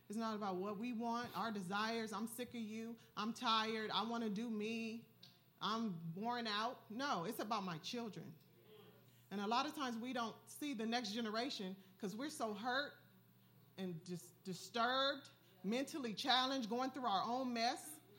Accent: Compton, California, United States; We came from Compton, so that's an accomplishment.

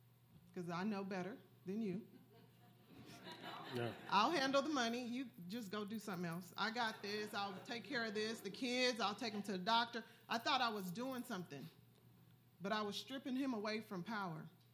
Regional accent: Compton, California, United States; We came from Compton, so that's an accomplishment.

